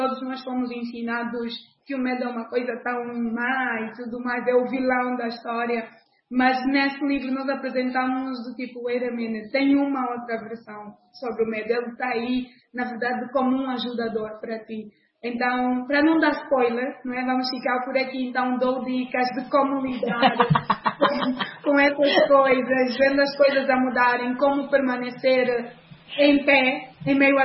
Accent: Angola; está falando agora já como angolana

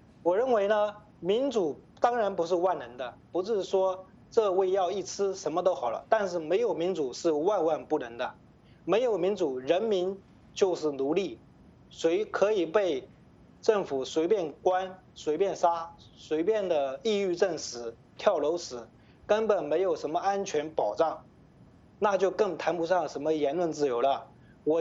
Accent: China; now in United States; 对于我这一个从大陆出来的人来讲

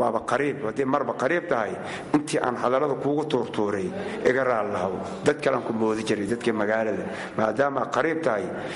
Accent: Qoryooley, Lower Shabelle, Somalia; now in Borama, Somalia; Waxaan ka imaaday gobolka Shabeelle Hoose, gaar ahaan degmada Qoryooley.

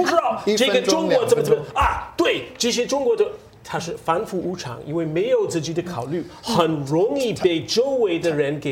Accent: United States; 中国可以对美国说不，我们美国人一直那个时候很纳闷

